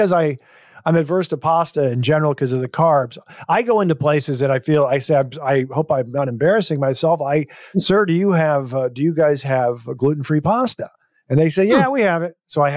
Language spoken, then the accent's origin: English; Minnesota, United States; I bring up Papa Louie's because I hadn't eaten a lot of Italian growing up in Minnesota.